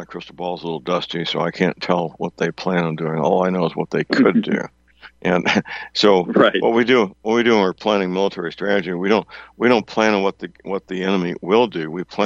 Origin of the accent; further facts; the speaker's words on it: St. Louis, Missouri, United States; Well, my hometown is St. Louis, and you can't live in St. Louis without knowing people that work for Anheuser-Busch and Boeing.